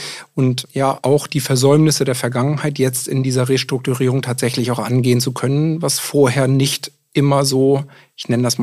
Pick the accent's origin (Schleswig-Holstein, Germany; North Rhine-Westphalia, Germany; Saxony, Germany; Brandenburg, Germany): Schleswig-Holstein, Germany; Kiel; born there; Ich bin tatsächlich in Kiel geboren